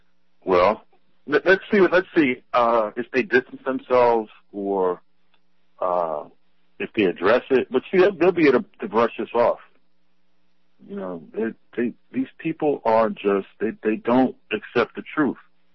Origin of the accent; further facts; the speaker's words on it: Pennsylvania, United States; I know about Rick, man. He's from my home state.